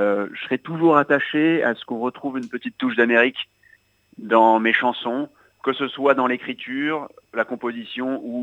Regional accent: France; qu'on retrouve peu par chez nous en France

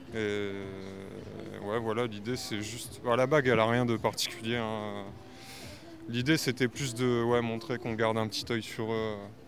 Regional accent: Amiens, Hauts-de-France, France; Et moi, je viens d'Amiens aussi

